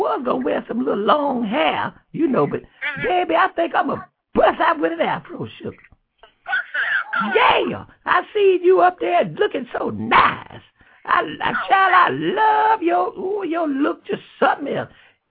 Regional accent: Florida, United States; Now, you know I'm from Florida.

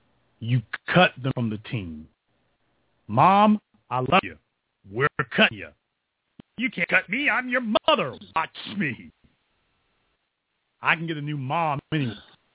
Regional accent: Louisiana, United States; I'm sad to say I'm from Louisiana.

